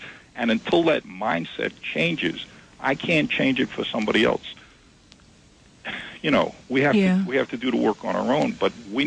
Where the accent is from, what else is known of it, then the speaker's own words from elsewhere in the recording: New York, United States; I grew up in Queens, you know, and with and it was a very multiracial neighborhood.